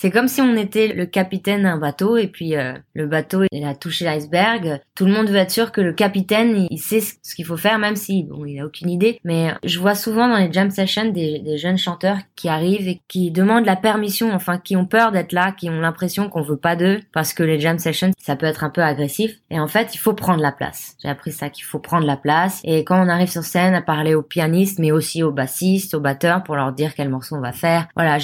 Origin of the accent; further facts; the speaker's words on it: Samois-sur-Seine, Île-de-France, France; J'ai grandi à Samois-sur-Seine